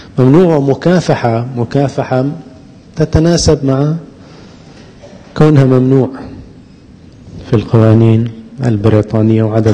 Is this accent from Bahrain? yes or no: yes; Bahrain; تزدهر هذه التجارة في عدد من البلدان، من ضمنها مع شديد الأسف ومع مزيد من ألم القلب بلدنا البحرين